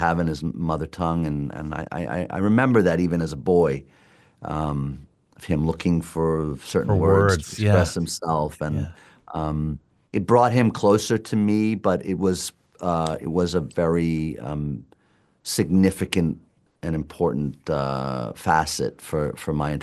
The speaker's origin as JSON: {"language": "English", "region": "New York", "country": "United States", "tie": "born or raised there", "said": "and also growing up in New York, I feel it's quite related to many of the people I grew up around there, you know, growing up in a very immigrant-rich community."}